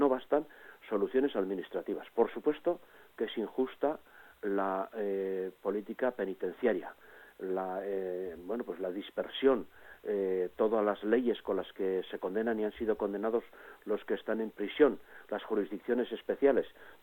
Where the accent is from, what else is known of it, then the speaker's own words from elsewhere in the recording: Leitza, Navarre, Spain; En Leiza, que es mi pueblo natal, se han repartido tres licencias, y en Pamplona, dos.